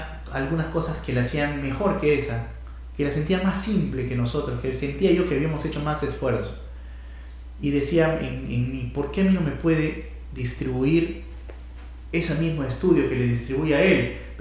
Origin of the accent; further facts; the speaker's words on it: Peru; hola, soy de Perú